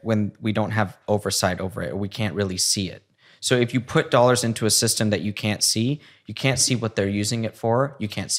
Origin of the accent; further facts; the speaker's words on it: United States; as an American, that's what I can see is a problem.